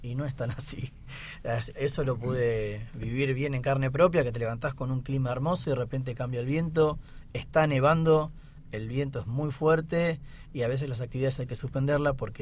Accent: Tierra del Fuego, Argentina; born there; estar acá es muy fuerte para mí porque estoy volviendo a donde nací

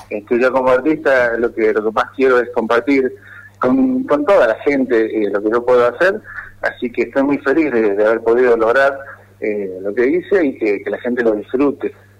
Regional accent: Tucumán, Argentina; Yo soy de Tucumán, fui a Aguaray exclusivamente a hacer esos murales.

